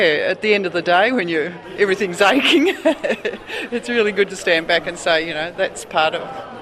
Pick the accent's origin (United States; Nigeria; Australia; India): Australia; Foster, Victoria; I come from Foster in Victoria.